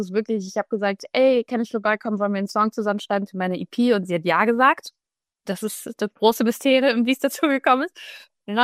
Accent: Hamburg, Germany; Und wir kommen beide aus Hamburg.

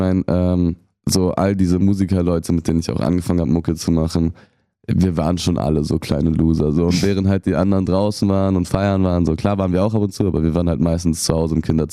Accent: Düsseldorf, North Rhine-Westphalia, Germany; ich bin selber aufgewachsen mit so Punkrock-Mucke und so. Ich bin halt auch Düsseldorfer

